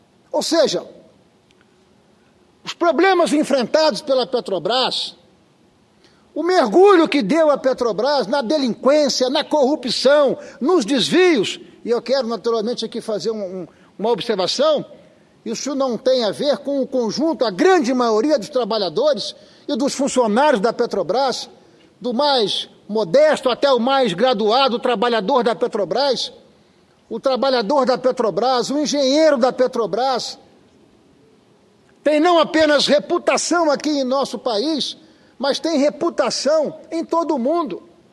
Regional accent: Espírito Santo, Brazil; quem paga o pato somos nós capixabas.

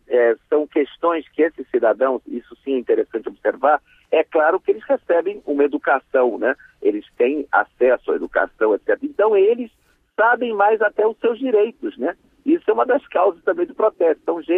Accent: Brazil; nós temos que ter orgulho como brasileiros

